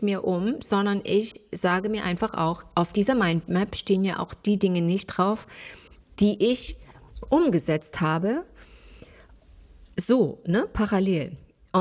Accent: East Germany, Germany; ich bin jetzt nicht in einem Unternehmerumfeld groß geworden. Wie ihr wisst, komme ich ja aus der DDR.

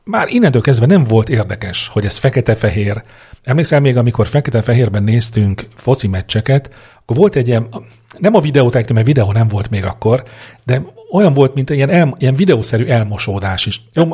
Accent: Hungary; Ezen a mérkőzésen a magyar válogatott, melynek összeállítását tudnunk kéne, mert magyarok vagyunk, de nem tudjuk.

